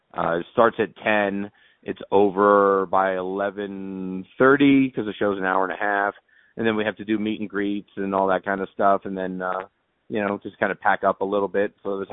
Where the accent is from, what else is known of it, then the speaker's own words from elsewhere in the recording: New York, United States; So growing up in New York, I would go bug all the guys at Coney Island, and any circus that would come around